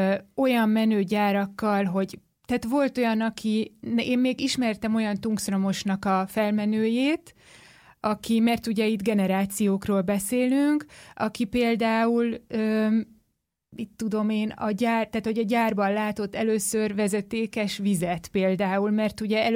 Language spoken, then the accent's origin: Hungarian; Budapest, Hungary; én ugye budai vagyok